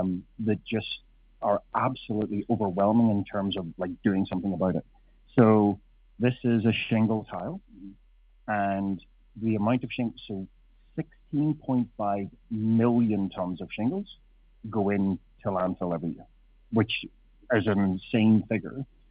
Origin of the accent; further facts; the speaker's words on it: Ireland; now in Canada; So as you may hear from my accent, I'm actually not from Canada, originally from Ireland